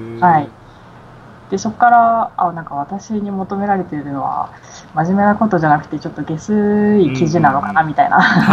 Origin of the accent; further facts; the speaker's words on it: Hokkaido, Japan; 地元が北海道なんですけど、